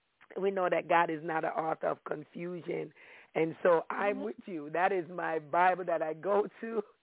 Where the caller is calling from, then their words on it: Maryland, United States; I'm calling from the Maryland area.